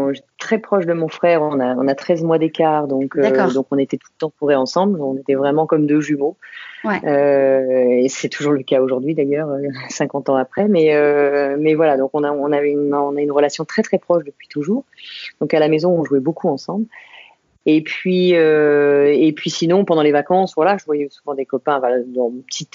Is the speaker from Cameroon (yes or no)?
no; Saint-Maurice, Île-de-France, France; moi, je suis une parisienne. En fait, je suis une banlieusarde. Je suis née à Saint-Maurice, tout à côté de Paris. Et j'ai vécu en banlieue parisienne pendant des années autour de Paris. Donc, mes racines sont en Île-de-France.